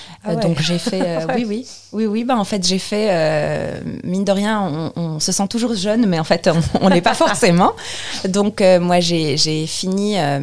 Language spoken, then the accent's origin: French; Tunisia; now in France; moi je me considère toujours en tant que Tunisienne comme étranger proche de la France.